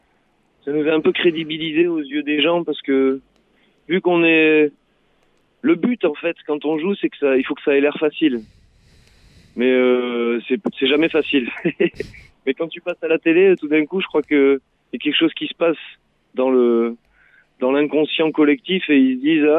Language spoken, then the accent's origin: French; Sare, Nouvelle-Aquitaine, France; Enfin, moi, j'ai grandi à Sarre.